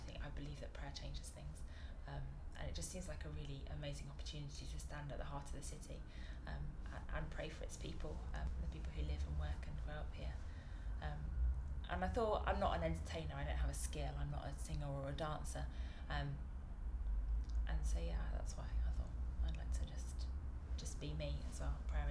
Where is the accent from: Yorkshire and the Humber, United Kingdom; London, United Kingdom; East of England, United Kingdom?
London, United Kingdom; I check that every day, I'm a Londoner.